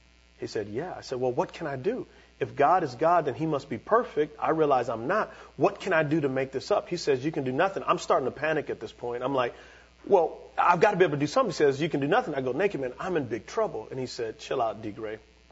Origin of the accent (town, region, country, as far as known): San Antonio, Texas, United States; born or raised there